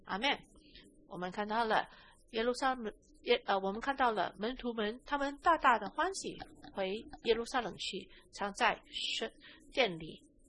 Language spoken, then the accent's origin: Chinese; Netherlands; Chinese is a second language; 你们知道我来自荷兰，让我跟你们在这里分享我小时候的一个个人经历。